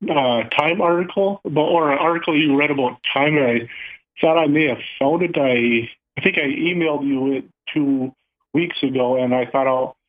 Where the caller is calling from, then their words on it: Minnesota, United States; from somewhere in Minnesota.